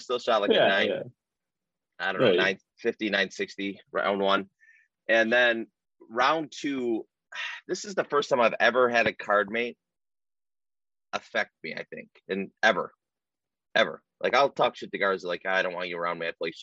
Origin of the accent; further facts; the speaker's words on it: Omer, Michigan, United States; I grew up in Omer, Michigan. I mean, it's just how it is.